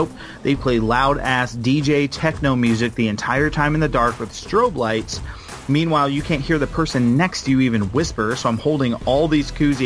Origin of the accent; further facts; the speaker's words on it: Fort Myers, Florida, United States; I'm from South Florida. I was born in Fort Myers. Like, I grew up in South Florida my whole life.